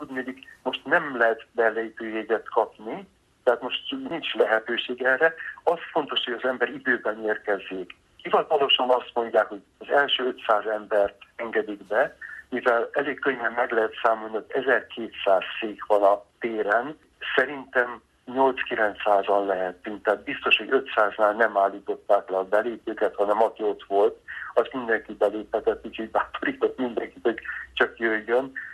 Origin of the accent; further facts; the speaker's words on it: Hungary; Szent Atya, magyar vagyok